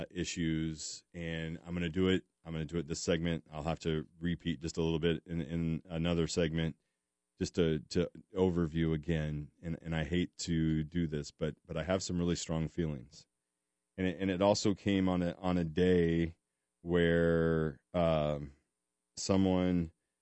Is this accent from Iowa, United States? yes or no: yes; Mitchellville, Iowa, United States; I'm a local kid, grew up in, I would say it wrong. I grew up in Mitchellville. We call it Mitchellville. Went to Southeast Polk.